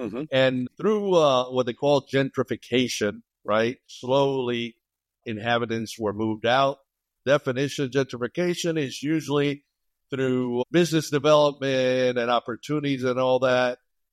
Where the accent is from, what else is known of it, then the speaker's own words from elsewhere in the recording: Brooklyn, New York, United States; So actually, I'm originally from the Republic of Brooklyn, New York.